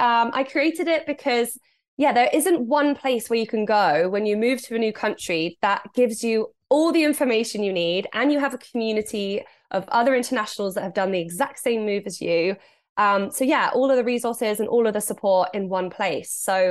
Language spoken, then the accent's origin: English; England, United Kingdom; now in Canada; I'm from England, so I'm not used to much snow at all.